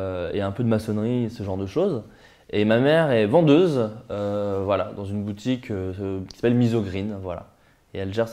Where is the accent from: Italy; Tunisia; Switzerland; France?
France; Autun, Bourgogne-Franche-Comté; moved away as an adult; Je viens de Bourgogne, d'Autun, qui est une petite ville en Bourgogne, dans laquelle j'ai grandi. J'ai passé 18 années là-bas. Et dès que j'ai pu, j'ai quitté.